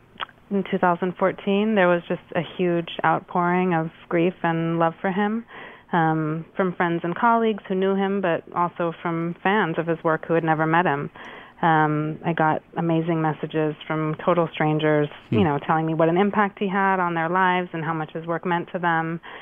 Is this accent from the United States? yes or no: no; Toronto, Ontario, Canada; born there; I was born in Toronto while they were there making the show.